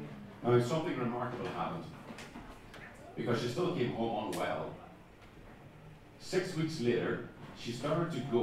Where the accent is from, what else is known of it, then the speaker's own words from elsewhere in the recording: Northern Ireland, United Kingdom; I was from Northern Ireland. And I'm not going to become a Protestant, thank you very much.